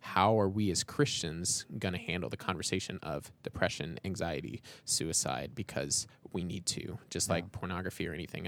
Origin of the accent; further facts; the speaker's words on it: Colorado Springs, Colorado, United States; I mean, we're from Colorado Springs, and Colorado Springs, pretty affluent area, has one of the highest teen suicide rates in the country.